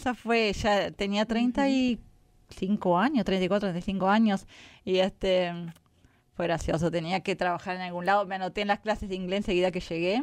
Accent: Maldonado, Uruguay; born there; De Uruguay, sí, nací en Maldonado, Uruguay, y sí, mi familia es de allá, están todos allá.

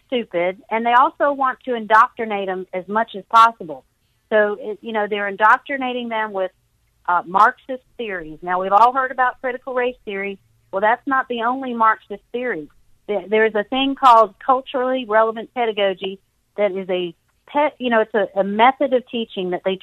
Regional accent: the South, United States; I'm from the South, so that's what we say down here.

